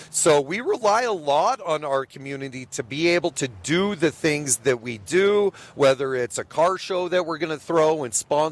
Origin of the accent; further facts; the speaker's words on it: Evergreen, Montana, United States; but we're always always going to say that we're from Evergreen.